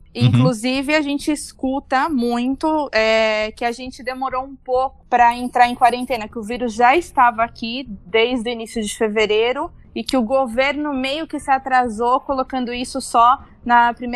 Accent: São Paulo, Brazil; moved away as an adult; now in Barcelona, Spain; Eu sou de São Paulo, tenho 36 anos e moro em Barcelona fazem 3 anos e meio.

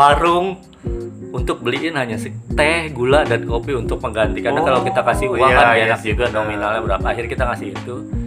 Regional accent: Jakarta, Indonesia; accent: Jakarta; saya kan kebetulan logatnya Jakarta banget ya, sosok Jawa gitu.

